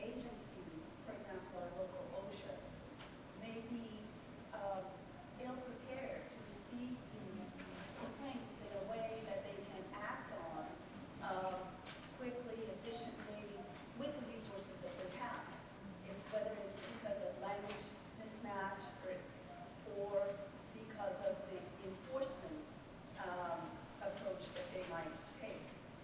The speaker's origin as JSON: {"language": "English", "region": "Oregon", "country": "United States", "said": "For the past 6-7 years, we have worked in, I'm from Oregon, with indigenous farm workers"}